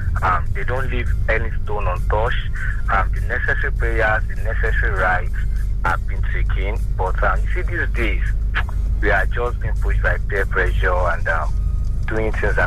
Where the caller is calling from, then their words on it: Ikeja, Lagos, Nigeria; I'm calling from Ikwaja.